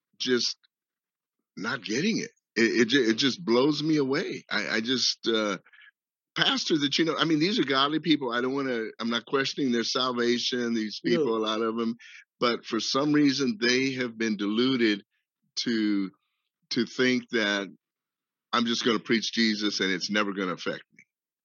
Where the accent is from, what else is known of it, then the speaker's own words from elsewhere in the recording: El Paso, Texas, United States; I was from El Paso, Texas.